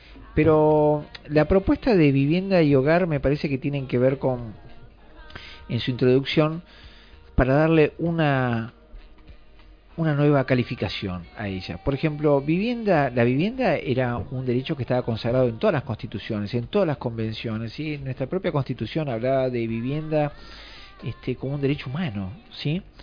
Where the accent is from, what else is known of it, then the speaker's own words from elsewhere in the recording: Tandil, Buenos Aires Province, Argentina; Yo cuando me vine de Tandil vivía con mi primo Zoilo